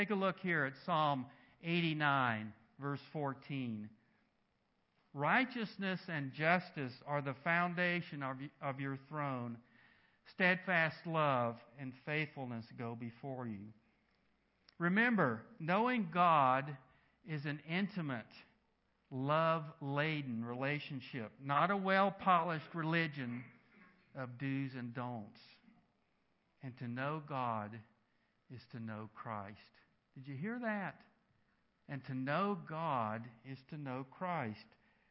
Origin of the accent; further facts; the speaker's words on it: North Carolina, United States; a basketball camp at Duke University, which is in Durham, North Carolina. That's my home state.